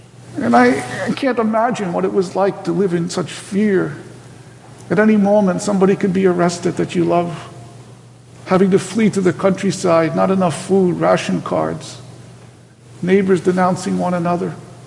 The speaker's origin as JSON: {"language": "English", "town": "New York City", "region": "New York", "country": "United States", "accent": "New York", "said": "Maybe you detect the New York accent. I'm from New York City originally."}